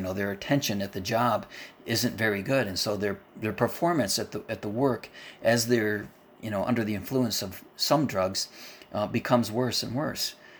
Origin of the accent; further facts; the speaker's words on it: New York, United States; also born or lived in Mansfield, Ohio / Michigan / Illinois; I was born in Mansfield, Ohio. We moved to Michigan, and then I was in Illinois, and then I moved to New York in Western New York, and probably when I was around the age of 4 or 5.